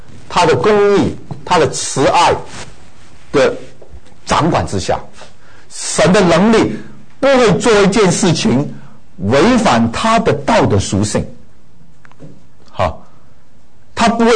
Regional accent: China; 我们中国民族其实啊，真的非常的，可以说是比犹太民族比较起来，可能我们觉得我们比犹太人还好一点。

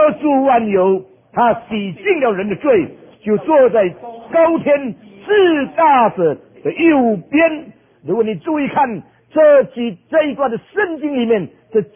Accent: China

